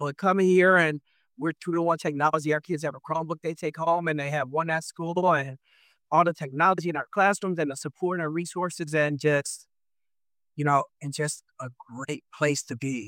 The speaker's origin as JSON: {"language": "English", "town": "Detroit", "region": "Michigan", "country": "United States", "tie": "born or raised there", "said": "I was a poor child growing up in Detroit, raised by a single parent who raised three boys."}